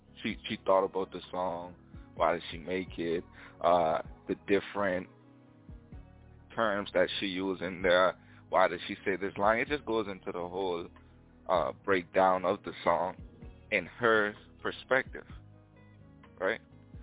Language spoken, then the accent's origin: English; Bahamas; anybody could attest to this who's from like the Lucayan Archipelago, that's where I was raised. I was raised up in the Lucayan Archipelago, misnomer as the Bahamas